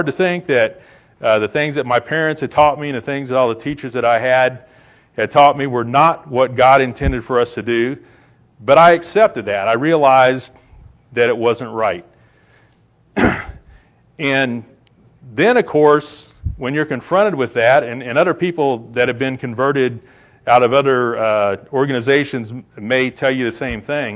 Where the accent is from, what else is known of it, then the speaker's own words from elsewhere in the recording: Indiana, United States; of course I grew up in Indiana, so I'm a Yankee, I guess.